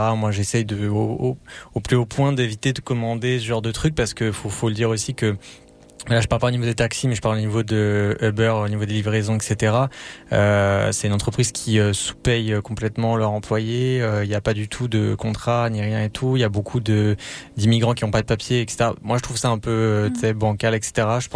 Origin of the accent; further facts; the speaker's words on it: France; parce que en tant que français forcément moi je trouve que les transports en commun sont plutôt safe